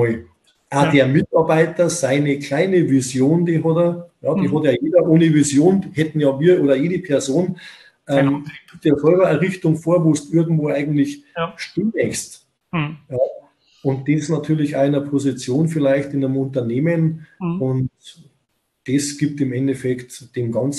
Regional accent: Bavaria, Germany; Man muss schon sagen, der Standard bei uns in Bayern, im Oberland, sage ich mal

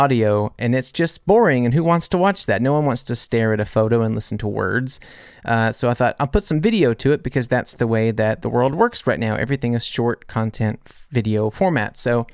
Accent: United States; now in Germany; talking about being an American in Germany

